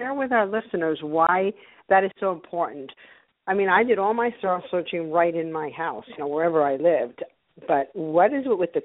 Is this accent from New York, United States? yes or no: yes; New York, United States; I grew up in New York, you know, the biggest park we saw was Central Park.